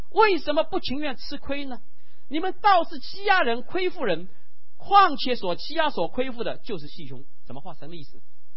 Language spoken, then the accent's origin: Chinese; Shanghai, China; 上海人的市井气，上海人的小家子气，我都有。